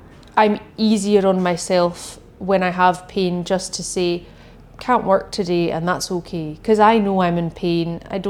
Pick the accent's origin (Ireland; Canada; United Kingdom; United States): United Kingdom; Isle of Lewis, Scotland; I'm originally from the Isle of Lewis, moved to Glasgow when I was 19 to study